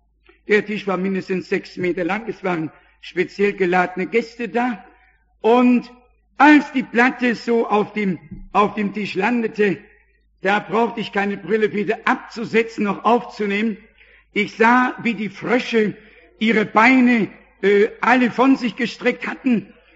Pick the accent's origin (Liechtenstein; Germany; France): France; ich bin Franzose, ich bin Katholik und ich bin Atheist.